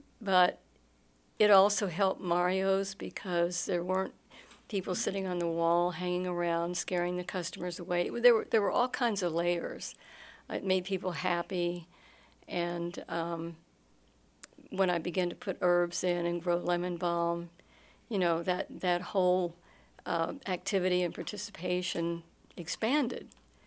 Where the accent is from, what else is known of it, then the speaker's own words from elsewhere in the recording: the South, United States; I grew up in the South and always, you know, liked the flora and the fauna and was always very good at gardening.